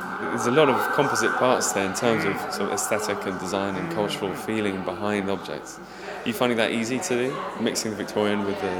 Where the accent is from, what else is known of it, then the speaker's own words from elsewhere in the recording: London, United Kingdom; And I grew up in London.